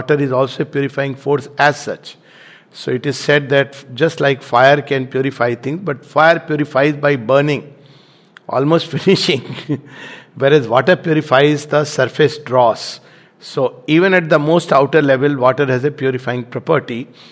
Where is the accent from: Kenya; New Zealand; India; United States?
India; So these are the seven streams which, as Indian, it's part of our Hindu culture, and I have been brought up there that every time we used to take a bath, we were taught this particular shloka